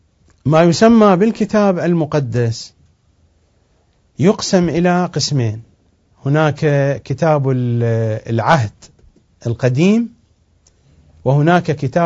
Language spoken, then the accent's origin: Arabic; Iraq; لأنه توجد أيضا عندنا في العراق آثار لليهود